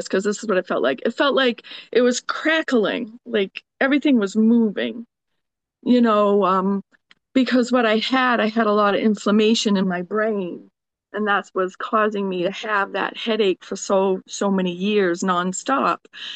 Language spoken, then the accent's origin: English; Maine, United States; I'm from Maine.